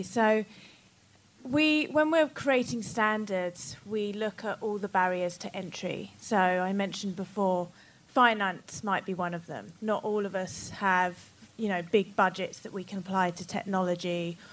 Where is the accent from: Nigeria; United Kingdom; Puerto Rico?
United Kingdom; now in Los Angeles, United States; because I'm British, we do things the best way there.